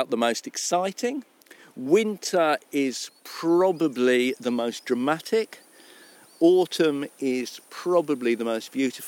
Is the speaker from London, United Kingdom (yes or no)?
yes; London, United Kingdom; born there; I was born in London. My parents were Welsh and Cornish